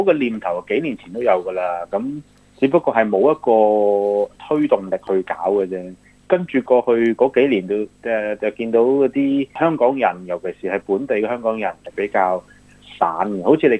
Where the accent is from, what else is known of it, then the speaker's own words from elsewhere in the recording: Australia; 我哋作為一個澳洲人，當然希望可以介紹下澳洲啊。